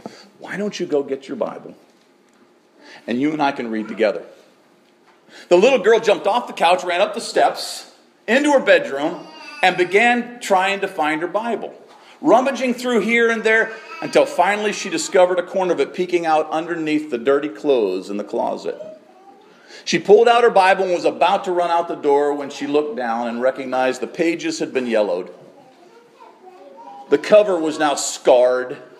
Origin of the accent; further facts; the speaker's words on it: Clearfield, Pennsylvania, United States; When I was a young man, growing up in Clearfield, Pennsylvania, my dad always being a preacher, I obviously was always in church.